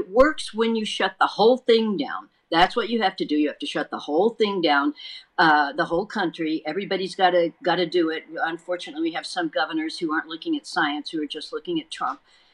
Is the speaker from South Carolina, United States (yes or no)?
no; Texas, United States; my home state of Texas is still not doing a lot.